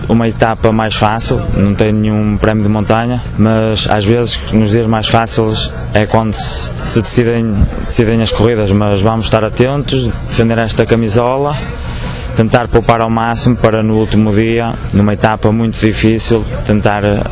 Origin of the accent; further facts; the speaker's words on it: Guimarães, Braga, Portugal; Estou a correr em casa, sou de Guimarães